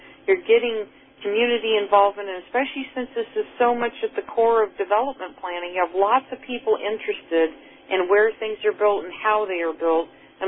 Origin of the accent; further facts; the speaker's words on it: Chula Vista, California, United States; now in San Diego, United States; Chula Vista happens to be my hometown. I live in San Diego. My business is in San Diego. I actually grew up in Chula Vista, went to Chula Vista High School.